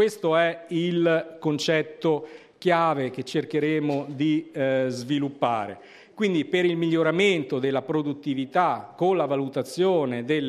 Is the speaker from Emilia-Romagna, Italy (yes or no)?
no; Mantua, Lombardy, Italy; vengo da Mantova